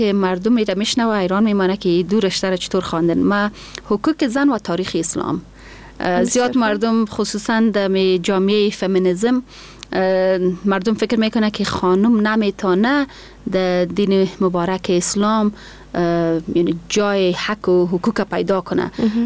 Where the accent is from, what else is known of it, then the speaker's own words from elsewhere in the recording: Afghanistan; first language Pashto; Persian is a second language; ما زبان مادریم پشتو است. فارسی را بسیار تو به سبه عادی یاد گرفتم، دیگه غلطی طبعا میکنم.